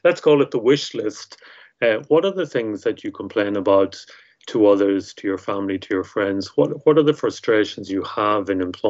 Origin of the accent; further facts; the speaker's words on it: Ireland; now in London, United Kingdom; So I'm Irish, as you can tell by my accent, but I'm based in London and I've been here for many years.